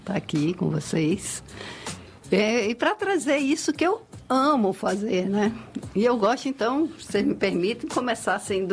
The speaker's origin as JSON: {"language": "Portuguese", "region": "Rio de Janeiro", "country": "Brazil", "tie": "born or raised there", "lives_now": "Bahia, Brazil", "said": "eu nasci no Rio, e sou carioca da gema, mas os cariocas que me perdoem, o acarajé soteropolitano é muito melhor."}